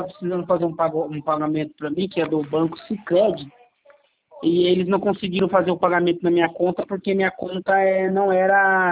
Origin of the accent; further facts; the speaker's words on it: Mogi Mirim, São Paulo, Brazil; Eu sou de Mogi Mirim, né?